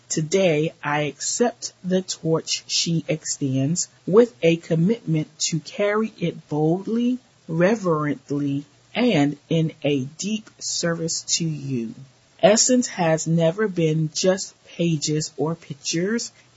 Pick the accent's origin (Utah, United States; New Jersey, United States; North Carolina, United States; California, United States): California, United States; Oakland; born or raised there